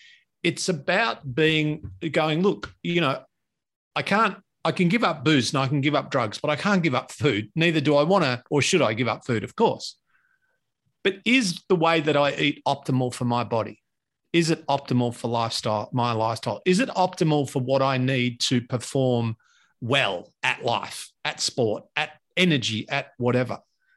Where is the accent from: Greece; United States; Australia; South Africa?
Australia; I grew up in Australia, in an Australian household with traditional kind of, you know, food and a mum who loved to cook.